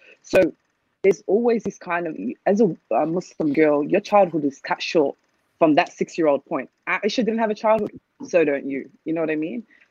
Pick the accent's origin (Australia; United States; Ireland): Australia; I was born and raised in Australia.